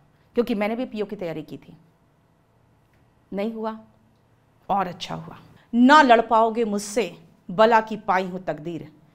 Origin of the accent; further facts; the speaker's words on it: Jharkhand, India; now in Delhi, India; हमारे क्षेत्र के कुछ लोग होंगे यहाँ पे, मैं झारखंड से हूँ, बिहार झारखंड यूपी वाले।